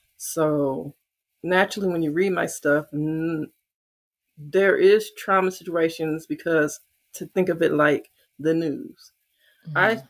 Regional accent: St. Louis, Missouri, United States; I'm from St. Louis, Maya Angelou. So that's what I, you know, that's in my blood.

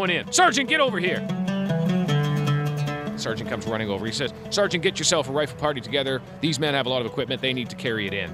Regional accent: Canada; I say, we're from Canada.

